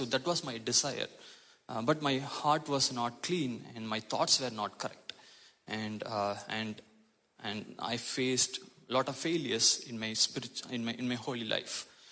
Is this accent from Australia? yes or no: no; Tamil Nadu, India; first language Tamil; English is a second language; moved away as an adult; also born or lived in Chennai; now in United States; And my state is called Tamil Nadu. Most of the states in India are based on their mother tongue. So my mother tongue is Tamil, so we are Tamil Nadu. I have to travel around 8 hours from my native to reach my capital of my state.